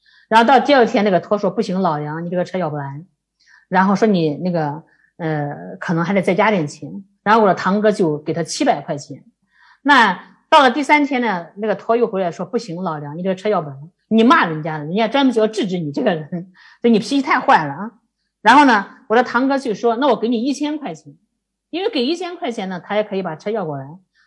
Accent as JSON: {"language": "Chinese", "town": "Dengzhou", "region": "Henan", "country": "China", "tie": "born or raised there", "also_born_or_lived": "Xi'an, China", "said": "他说他不知道穰县人，就是我的家乡的县城，都是生红砖"}